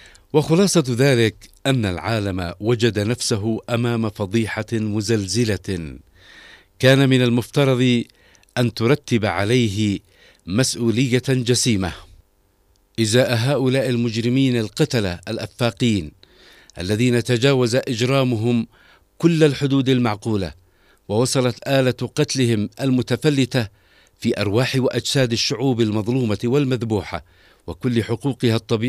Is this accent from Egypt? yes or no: no; Yemen; أما نحن كيمنيين واجهنا وما نزال هذا التوحش العدواني الإجرامي طيلة هذه السنوات العشر